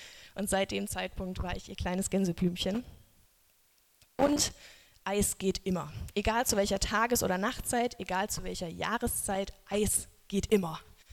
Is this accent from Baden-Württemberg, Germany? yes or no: yes; Pforzheim, Baden-Württemberg, Germany; Ich bin 28 und ich komme aus Pforzheim, wie Karen schon gesagt hat. Ich gehe dort in die also die Christusgemeinde Pforzheim.